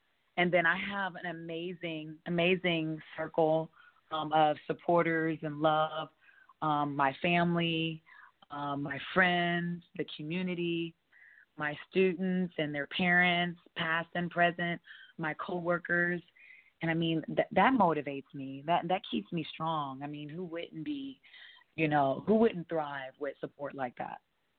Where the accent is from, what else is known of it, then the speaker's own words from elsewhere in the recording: Ohio, United States; now in Dallas, United States; I'm originally from the Buckeye State. I have to rep my Ohio. I graduated from the Ohio State University.